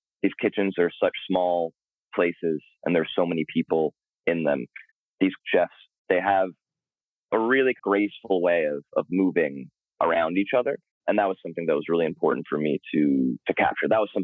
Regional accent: Brooklyn, New York, United States; I grew up not far from where I am now. I'm in Williamsburg now. And I grew up in an area called Carroll Gardens in Brooklyn.

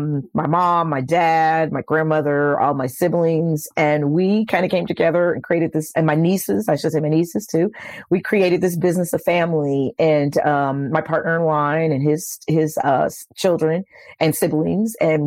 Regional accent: New Jersey, United States; So, you know, I'm a sister from East Jersey. Well, really South Jersey. So, by the shore.

